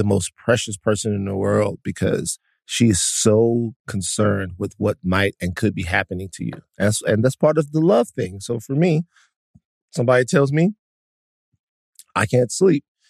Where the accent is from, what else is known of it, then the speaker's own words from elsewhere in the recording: Baton Rouge, Louisiana, United States; Growing up in Baton Rouge, you know, sometimes people would check out at different times